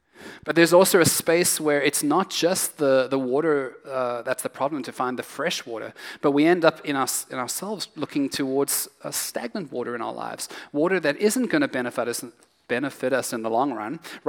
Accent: South Africa; Now, I said already, I'm from South Africa, and we are famous for game drives

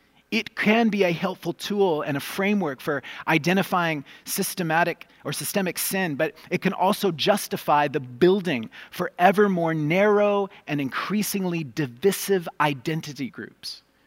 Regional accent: Colombia; my years growing up in Colombia around the poor

